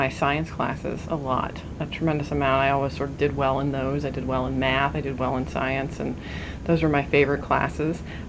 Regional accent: Shaker Heights, Ohio, United States; also born or lived in Cleveland; I was born in 1972 in Cleveland, Ohio. And I grew up on the east side of Cleveland, and I lived in Shaker Heights, Ohio, which is a suburb of Cleveland.

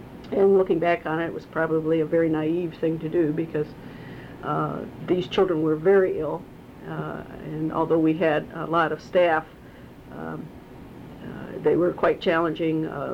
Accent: Gary, Indiana, United States; born there; I was born in Gary, Indiana on September 10th, 1941.

